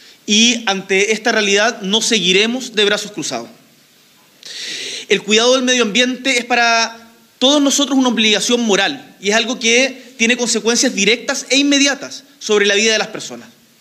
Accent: Chile; y que como chileno me avergüenza

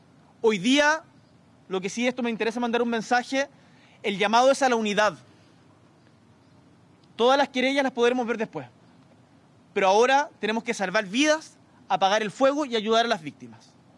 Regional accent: Chile; Acá somos todos chilenos y eso es lo que vale.

